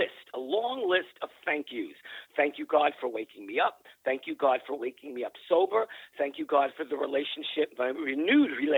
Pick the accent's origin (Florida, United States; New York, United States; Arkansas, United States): New York, United States; Brooklyn; from growing up in Brooklyn to … to my mom to people that I have